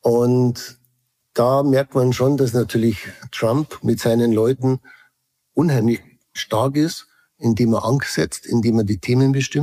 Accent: Switzerland; ich bin ja auch Schweizer

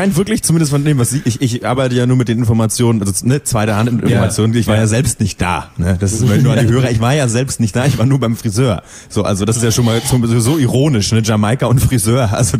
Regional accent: Germany; Typisch toll, für uns als Deutsche sind ja gerne da, wir möchten da alle nicht leben, aber tolle Mentalität.

